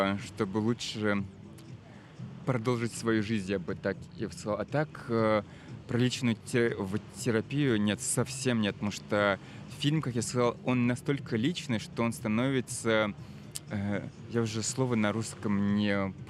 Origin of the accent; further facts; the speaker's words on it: Chechnya, Russia; мне было легче быть частью, потому что я часть общины, я чеченец, так что они были даже рады